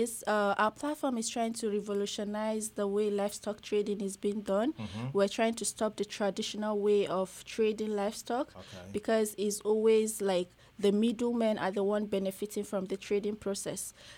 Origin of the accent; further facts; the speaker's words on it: Nigeria; I'm from Nigeria. I'm a chemical engineer.